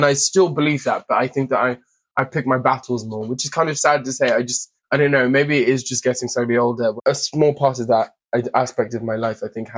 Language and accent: English; Lagos, Nigeria; I mean, Lagos is an incredible place. I grew up in Lagos, I would say. My family lived in Lagos.